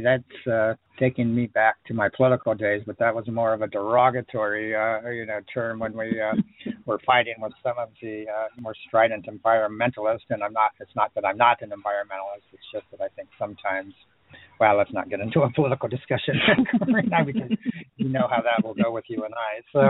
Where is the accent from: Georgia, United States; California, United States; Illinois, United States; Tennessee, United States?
California, United States; And as you know, growing up in California, they have the most spectacular redwood trees that are, you know, hundreds of years old and thousands of feet high.